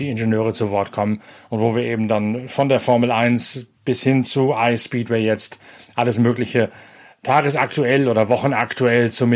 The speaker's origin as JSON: {"language": "German", "region": "Lower Saxony", "country": "Germany", "tie": "born or raised there", "said": "das Speedway-WM-Finale 1983 im Norden, in Ostfriesland, meiner Heimat"}